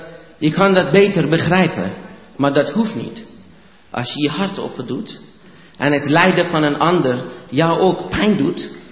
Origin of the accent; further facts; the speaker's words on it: Iran; Dutch is a second language; now in Netherlands; Ik kom zelf oorspronkelijk uit Perzië, 30 jaar geleden. Ik ben getrouwd met een Zuid-Koreaanse vrouw.